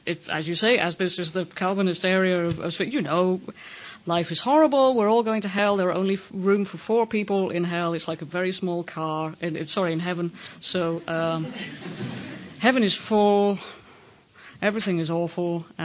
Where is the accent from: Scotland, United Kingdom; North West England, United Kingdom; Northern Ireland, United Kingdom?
Scotland, United Kingdom; because I'm Scottish, culturally we have a tiny, tiny bit of alcohol in our culture